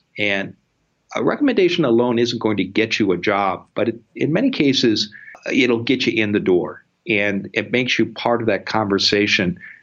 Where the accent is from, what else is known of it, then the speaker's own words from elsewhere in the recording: Midwest, United States; It's something I learned from my parents and in the community where I grew up in the Midwest.